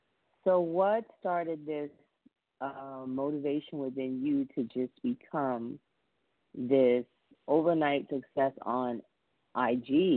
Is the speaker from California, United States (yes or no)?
no; Bronx, New York, United States; Okay, because I'm from the Bronx. That's where I'm originally from.